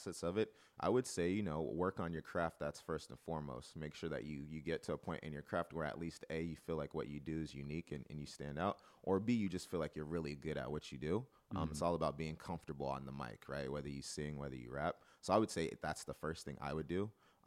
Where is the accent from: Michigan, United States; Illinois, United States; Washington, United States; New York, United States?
Washington, United States; Federal Way; We're not from Seattle. We're from Federal Way, you know what I mean?